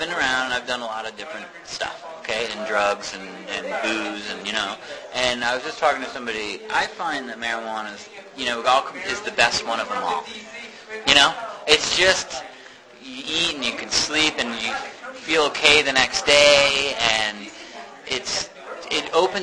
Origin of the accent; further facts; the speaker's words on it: Dover, Massachusetts, United States; now in Colorado, United States; I'm originally from Dover, Massachusetts, but I've lived in Boulder, Lafayette, Denver, sort of Colorado since 1990.